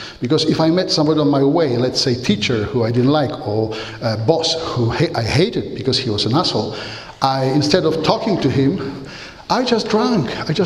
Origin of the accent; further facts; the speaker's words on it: Poland; English is a second language; So I am originally from Poland. You know, Poland is this country behind the German border.